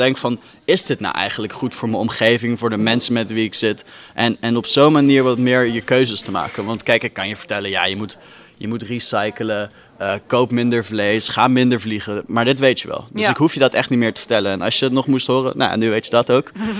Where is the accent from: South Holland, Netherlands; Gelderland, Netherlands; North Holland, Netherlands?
South Holland, Netherlands; Rotterdam; Ik kom zelf uit Rotterdam, van origine. En dat is toch wel wat meer grote stad